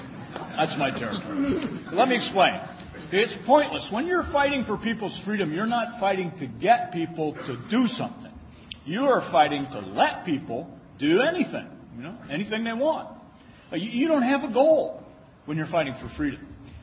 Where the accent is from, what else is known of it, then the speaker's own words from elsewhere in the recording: Toledo, Ohio, United States; moved away as an adult; also born or lived in East Coast; You know, I'm from Toledo, Ohio. I went to Miami of Ohio. My wife went to IU. I've lived 40 years out on the East Coast